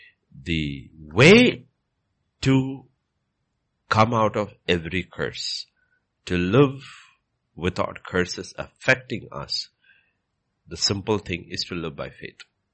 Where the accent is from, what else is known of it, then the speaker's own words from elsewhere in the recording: India; Because I'm Indian by birth.